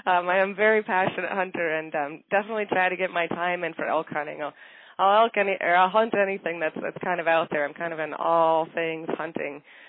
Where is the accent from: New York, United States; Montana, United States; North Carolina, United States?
Montana, United States; Oh man, I grew up in Montana, so you know my heart is here, and all of my old stomping grounds are here.